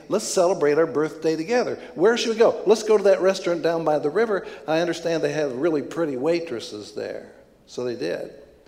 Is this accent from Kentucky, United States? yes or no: yes; Kentucky, United States; So even though I'm from Kentucky and even though I'm over 70